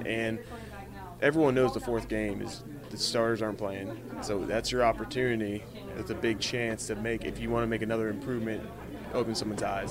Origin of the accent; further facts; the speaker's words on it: Pittsburgh, Pennsylvania, United States; growing up in Pittsburgh, now I'm staying here.